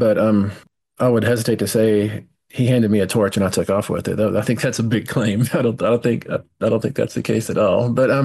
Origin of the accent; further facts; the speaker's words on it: Texas, United States; I didn't grow up there. I grew up in Texas, so I'll have different things in my writing that I can't ever scrub out